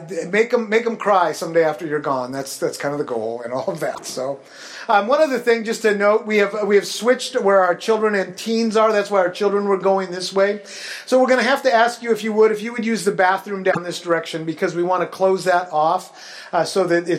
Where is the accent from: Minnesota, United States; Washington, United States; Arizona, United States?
Washington, United States; Yeah, I grew up in Grays Harbor, if you know where that is. I spent a lot of time out on the ocean, went out of Westport a lot